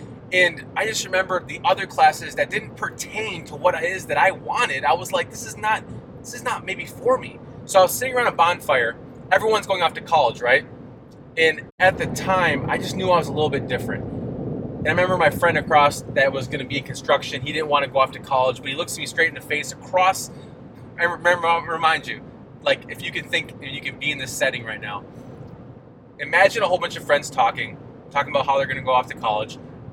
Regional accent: Lake Elmo, Minnesota, United States; I grew up in Lake Elmo, Minnesota, a small town in Minnesota, but actually next to a big town called Stillwater, Minnesota, about 25 minutes away from St. Paul, Minnesota.

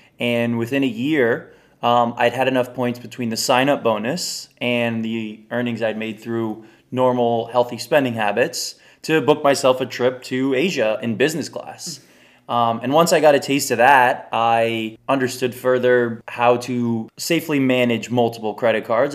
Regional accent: Los Angeles, California, United States; Yeah, so I was born and raised in Los Angeles, went to USC

